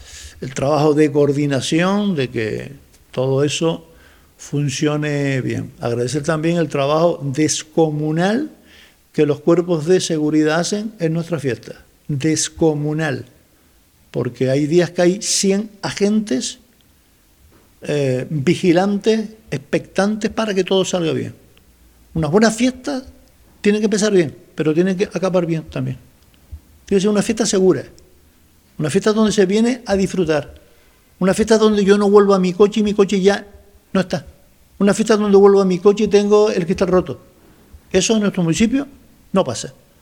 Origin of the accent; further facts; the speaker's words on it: Canary Islands, Spain; seamos respetuosos y vengamos vestidos correctamente, dignamente, como canarios y canarias.